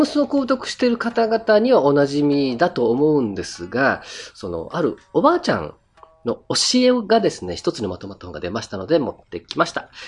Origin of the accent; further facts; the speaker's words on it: Naha, Okinawa, Japan; まあ私たち、まあ僕は那覇出身なんですけども、